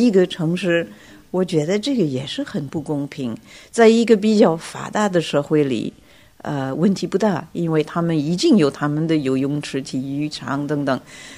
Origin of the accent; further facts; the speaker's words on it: France; Chinese is a second language; 我们作为法国人，我们有我们的很多毛病啊